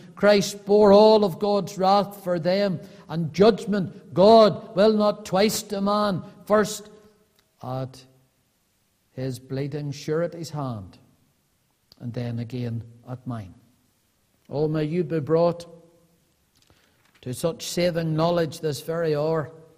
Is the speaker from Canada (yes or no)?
no; United Kingdom; I was born as a British citizen, but I was born more above that as a citizen of this present evil world